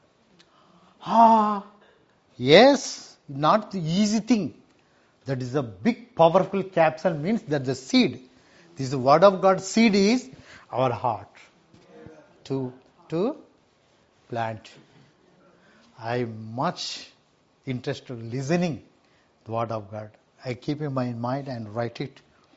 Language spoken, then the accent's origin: English; India; English is a second language; I am the Indian, I mean like this, I am like nothing.